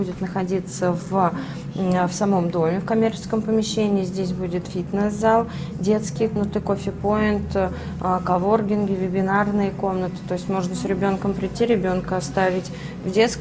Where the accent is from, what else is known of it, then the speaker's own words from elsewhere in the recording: Vladimir, Vladimir Oblast, Russia; Я из Владимира. Я в Владимире в агентстве проработала 12 лет.